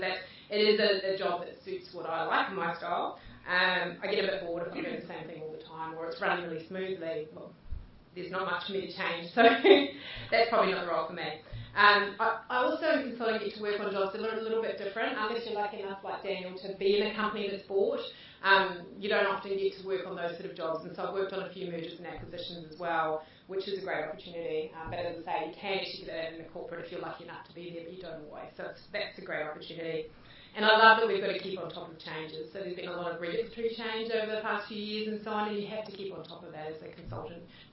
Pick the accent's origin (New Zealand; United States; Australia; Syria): New Zealand; born there; So I started, and you might know from my accent, or might not, that I was born in New Zealand.